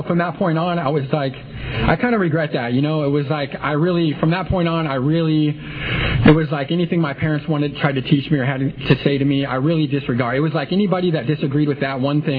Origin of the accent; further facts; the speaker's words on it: Hanford, California, United States; I grew up in Hanford with my dad.